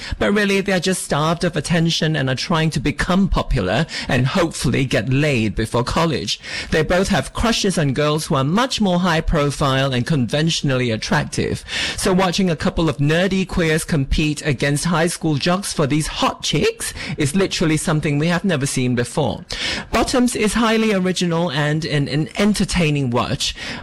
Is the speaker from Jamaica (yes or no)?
no; Singapore; I kind of walk around thinking I had such a bad, terrible time growing up in Singapore.